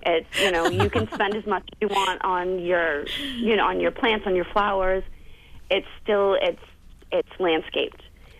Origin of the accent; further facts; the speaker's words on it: Malden, Massachusetts, United States; Yeah, I'm a kid from Malden.